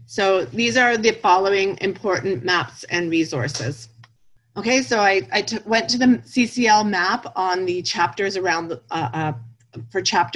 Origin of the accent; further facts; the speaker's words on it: Canada; I'm Canadian